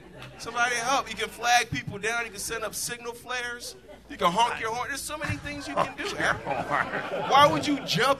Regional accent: Chicago, Illinois, United States; And I grew up a block from the lake. I'm from Chicago. I grew up, it's so stereotypical.

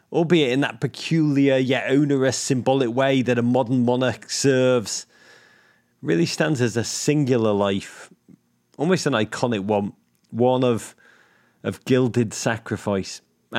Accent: Liverpool, North West England, United Kingdom; You know that I hail from Liverpool in the northwest of England. If you've listened to this, you know what the city was like when I grew up.

